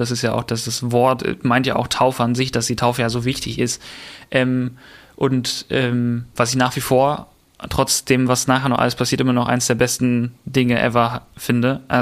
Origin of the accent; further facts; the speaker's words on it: Hamburg, Germany; born there; also born or lived in Bavaria; weil ich bin jetzt wieder gemeldet in Hamburg, bin geboren in Hamburg, aber das ist da so drüber geklebt, weil da noch meine bayerische Adresse auch noch drauf ist.